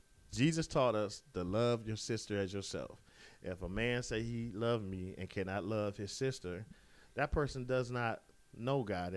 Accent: United States; we grew up in America. We're Christians.

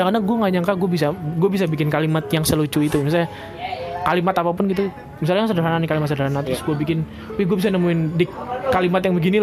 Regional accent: Indonesia; accent: Javanese Ngapak; gue orang Jawa ngapak ya.

